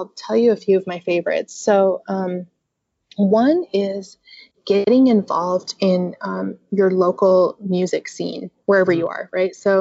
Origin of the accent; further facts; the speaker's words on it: Utah, United States; Like I'm from Utah, right?